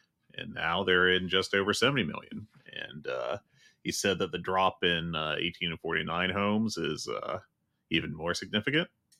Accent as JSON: {"language": "English", "region": "West Virginia", "country": "United States", "tie": "born or raised there"}